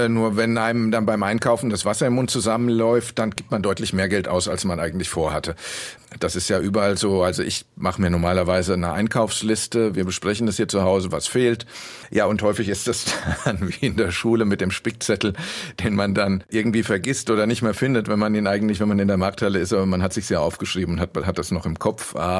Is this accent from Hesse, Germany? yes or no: yes; Frankfurt am Main, Hesse, Germany; Ich kenne es zum Beispiel aus Frankfurt am Main, wo ich herkomme.